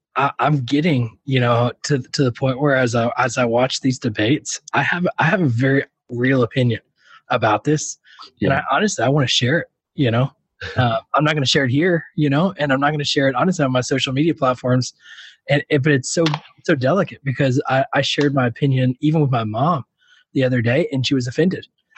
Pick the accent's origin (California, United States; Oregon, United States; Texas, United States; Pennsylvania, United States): Texas, United States; San Antonio; I've never heard of Max, and I'm from San Antonio.